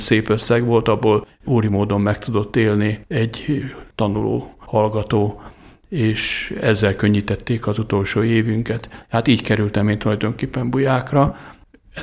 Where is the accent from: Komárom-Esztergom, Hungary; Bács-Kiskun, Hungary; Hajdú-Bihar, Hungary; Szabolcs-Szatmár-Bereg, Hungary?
Bács-Kiskun, Hungary; Kiskunmajsa; hanem hazajöttem szülővárosomba, Kiskunmajsára.